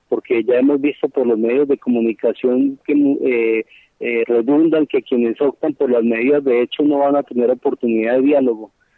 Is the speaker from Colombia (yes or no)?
yes; Colombia; derecho constitucional que todos como colombianos y colombianas tenemos.